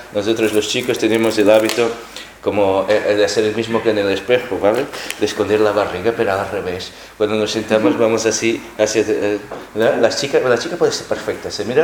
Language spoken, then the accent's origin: Spanish; Portugal; yo, que vengo de Portugal, soy de familia católica, soy católico también.